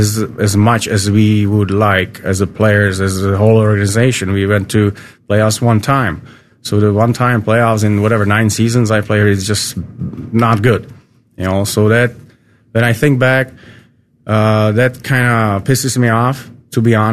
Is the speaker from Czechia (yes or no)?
yes; Czechia; now in Columbus, United States; I like the people here in Ohio, in Columbus area, because it was like I grew up in Czech. Which is, I would say, pretty easygoing, European state.